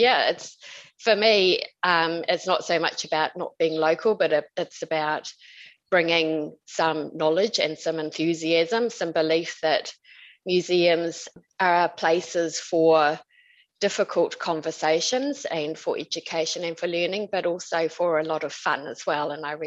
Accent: Auckland, New Zealand; No, I am from Auckland

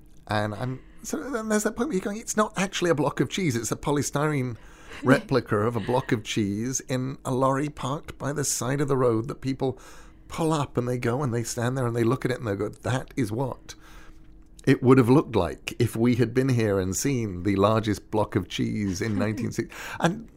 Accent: England, United Kingdom; now in United States; When I moved to America, being English, I thought I understood the cold.

